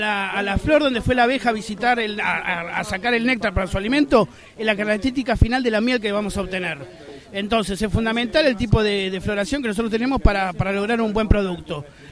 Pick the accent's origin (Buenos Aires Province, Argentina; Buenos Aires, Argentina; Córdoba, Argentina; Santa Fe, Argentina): Córdoba, Argentina; San Marcos Sierra; soy apicultor de San Marcos Sierra